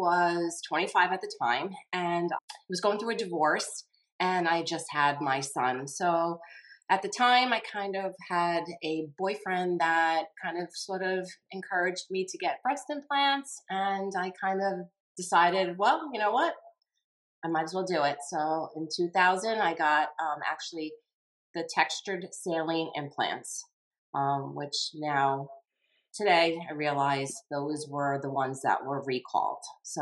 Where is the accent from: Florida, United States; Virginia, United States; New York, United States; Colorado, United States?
New York, United States; Long Island; I'm from Long Island, New York.